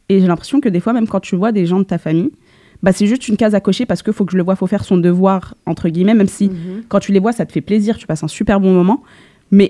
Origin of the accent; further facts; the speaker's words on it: Saint-Denis, Île-de-France, France; j'ai grandi, je suis née, j'ai grandi à Saint-Denis, en Seine-Saint-Denis.